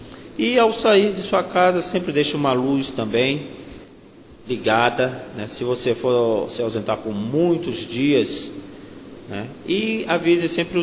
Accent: Brasília, Federal District, Brazil; also born or lived in Rio de Janeiro; now in Fortaleza, Brazil; sou carioca, me criei no estado de Brasília, né? No Distrito Federal. Depois cheguei aqui em Fortaleza e fui conhecendo o Ceará e fui ficando. Aqui fiz família.

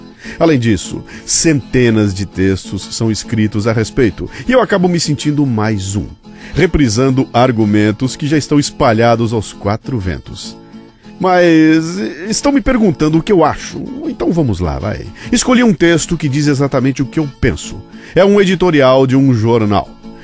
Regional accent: Bauru, São Paulo, Brazil; Bauru, minha terra natal.

